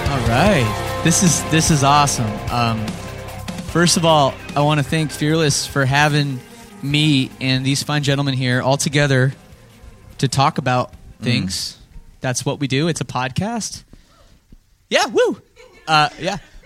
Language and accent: English; Canada; Except we're both from Canada, literally like she's 2 hours from me.